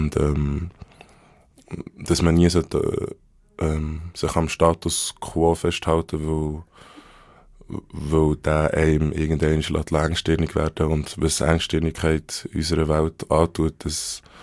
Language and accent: German; Bern, Switzerland; ich bin in Bern in einem Spital geboren.